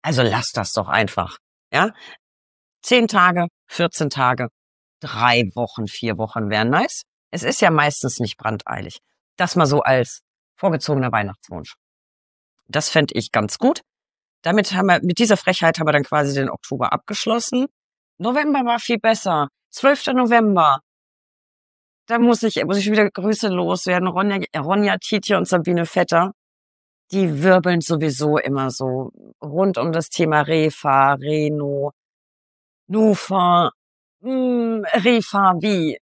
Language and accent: German; Bavaria, Germany; Ich komme aus Bayern, ich darf das sagen.